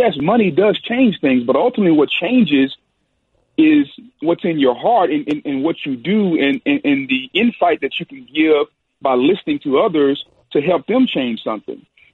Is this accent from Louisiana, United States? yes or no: yes; Louisiana, United States; I'm from Louisiana, and for people that know how I appreciate what he's done down there